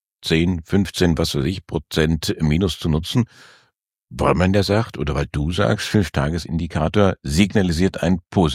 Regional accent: Erlangen, Bavaria, Germany; ich stamme aus Erlangen und das ist im Grunde genommen die Hauptstadt von Siemens.

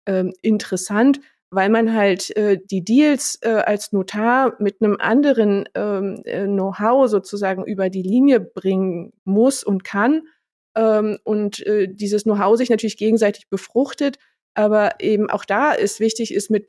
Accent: East Germany, Germany; Ich bin im Osten Deutschlands geboren und groß geworden

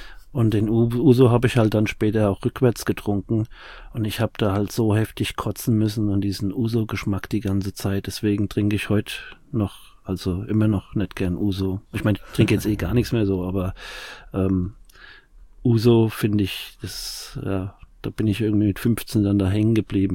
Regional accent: Aschaffenburg, Bavaria, Germany; ich komme mal aus dem Umfeld von Frankfurt, also Aschebesch. In Aschebesch reden sie hessischer, babbeln sie hessischer wie die Hessen, aber Aschaffenburg ist halt noch Bayern.

